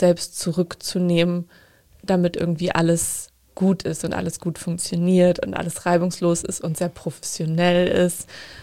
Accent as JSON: {"language": "German", "region": "North Germany", "country": "Germany", "said": "Ich komme ja aus Norddeutschland"}